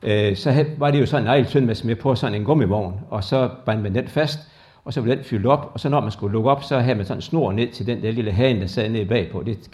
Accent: Vejrum, Central Denmark Region, Denmark; born there; Jeg er født i Vejrum, og dem, der ved det, så ligger det mellem Holstebro og Struer. Jeg er født på en lille gård, det hedder Gasserholm her.

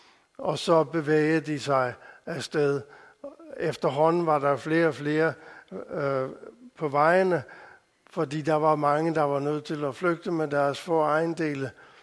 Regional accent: Capital Region of Denmark, Denmark; Men jeg er jo født og opvokset på Bornholm, det kan I høre.

